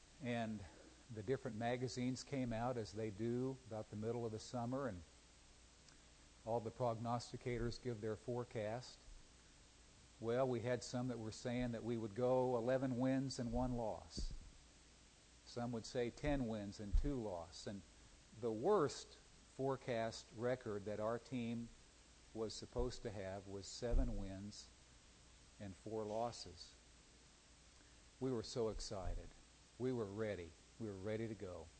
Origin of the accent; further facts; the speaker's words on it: Nebraska, United States; now in Oklahoma City, United States; Let me preface the story with the fact that I grew up in Nebraska